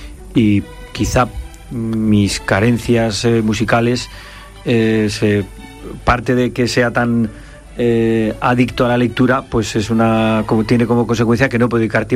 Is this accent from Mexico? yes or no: no; La Rioja, Spain; Yo que soy de La Rioja